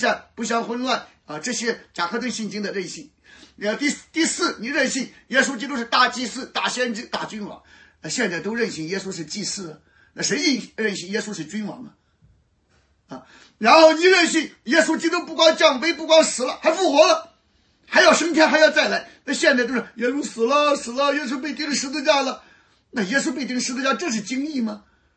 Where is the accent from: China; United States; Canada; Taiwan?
China; Shandong; 其实不过是我们山东老家